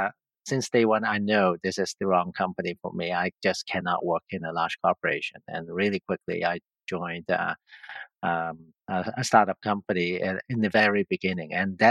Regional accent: Hong Kong; now in Canada; Yeah, born and raised in Hong Kong. And in the late 80s, our family decided to move to Canada.

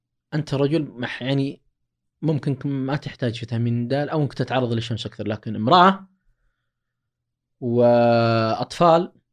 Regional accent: Saudi Arabia; ومن أكثر عرضة عندنا في السعودية النساء

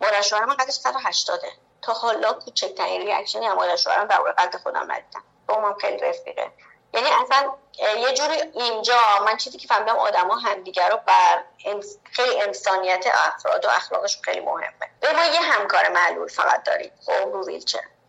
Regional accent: Iran; moved away; من از روزی که از ایران اومدم دیگه پاشنه بلند نمیشم

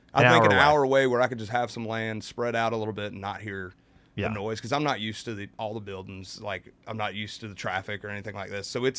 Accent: Carolina, United States; since I'm from Carolina and … is from Carolina

